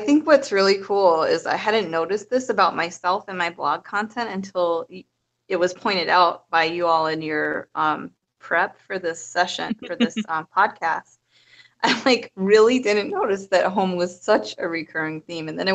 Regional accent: Minnesota, United States; I actually was very transient, and I'm from Minnesota, but I moved all over the place.

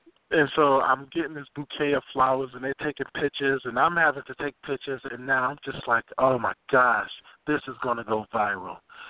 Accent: United States; they thought I was from Nigeria. And I'm like, nah, I'm from the USA.

